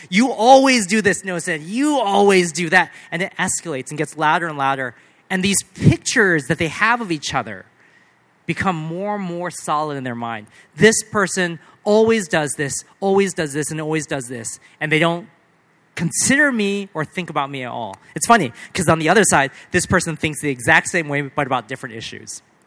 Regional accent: United States; Now, because I'm an American, I've been very interested in the past election

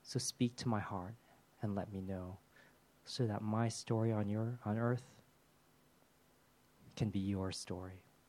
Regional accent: United States; moved away as an adult; If you don't know, I was born in America, grew up there, and I never thought I would leave that country.

